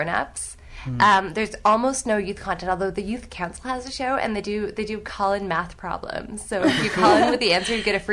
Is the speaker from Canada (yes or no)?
yes; Ottawa, Ontario, Canada; I'm from Ottawa.